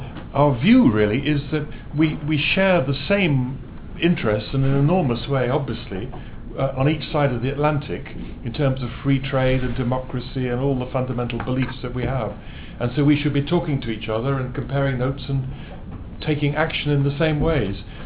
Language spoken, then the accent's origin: English; United Kingdom; I'm a British Liberal member of the European Parliament.